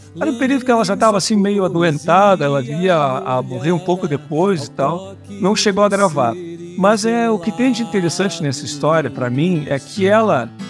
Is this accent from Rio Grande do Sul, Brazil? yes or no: yes; Rio Grande do Sul, Brazil; Então, e eu como gaúcho